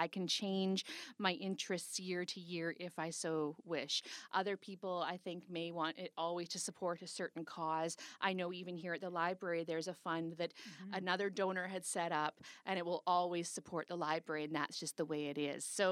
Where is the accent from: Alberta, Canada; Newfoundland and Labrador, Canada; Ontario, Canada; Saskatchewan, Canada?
Alberta, Canada; Red Deer; now in Edmonton, Canada; I grew up in Red Deer, 20 years in Red Deer, and now 20 years in Edmonton.